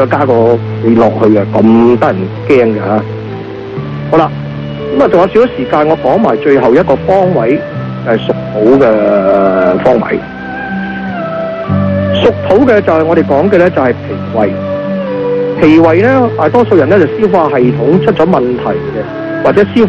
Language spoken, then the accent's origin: Cantonese; Hong Kong; 我是香港来的，所以是 WON